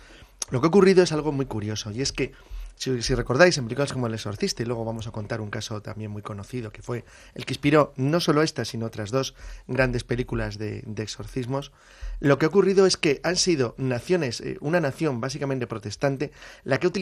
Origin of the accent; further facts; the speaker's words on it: Spain; alguien como nosotros, que somos españoles